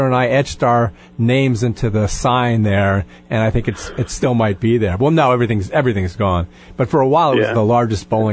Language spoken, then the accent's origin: English; Philadelphia, Pennsylvania, United States; I grew up in Mount Airy at Upsall and Ardley Street.